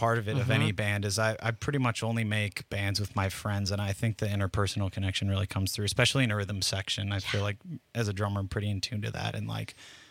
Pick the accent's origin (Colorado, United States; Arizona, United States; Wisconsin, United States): Wisconsin, United States; Whitefish Bay; Whitefish Bay suburb up there. So, yeah, that's where I'm from. Grew up my whole life there.